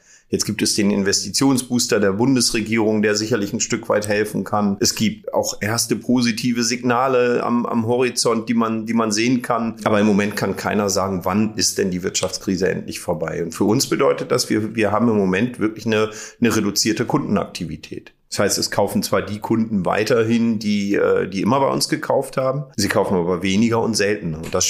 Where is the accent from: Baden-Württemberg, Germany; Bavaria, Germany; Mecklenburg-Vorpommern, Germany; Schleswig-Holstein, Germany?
Schleswig-Holstein, Germany; Lübeck; now in Cologne, Germany; Ich bin aktuell 54 Jahre alt, bin geborener Norddeutscher, komme aus Lübeck ursprünglich, wohne jetzt im Kölner Raum mit meiner Familie